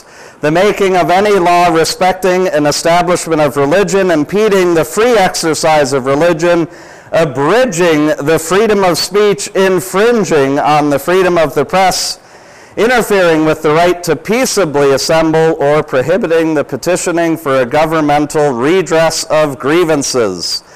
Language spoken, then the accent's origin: English; Canada; I do. I'm Canadian.